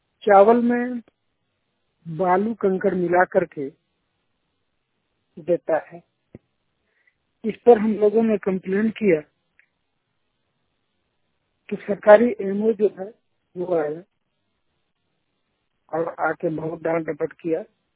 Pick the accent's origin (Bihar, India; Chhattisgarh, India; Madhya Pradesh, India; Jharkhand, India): Jharkhand, India; Hirapur; ग्राम Hirapur, post कर्मचारी, जिला जामताड़ा।